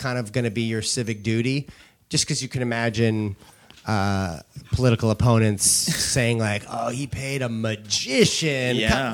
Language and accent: English; St. Louis, Missouri, United States; growing up in St. Louis, I used to do this show at this little summer community that my family had a cottage at.